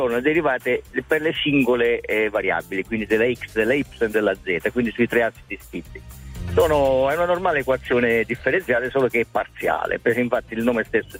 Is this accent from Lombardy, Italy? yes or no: yes; Salò, Lombardy, Italy